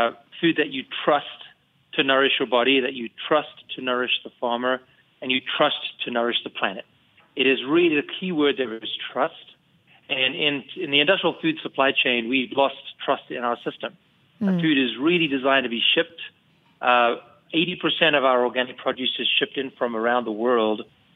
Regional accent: South Africa; now in Boulder, United States; I come from South Africa. I'm an immigrant. And I have tried California, I've tried New York, I've driven around the country as far as I could find, and I've settled on Boulder. I've been here about 16 years.

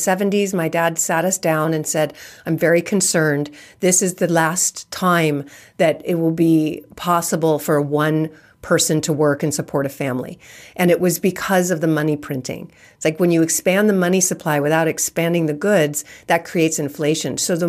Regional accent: California, United States; And I'm born and raised in California, so it's always been expensive.

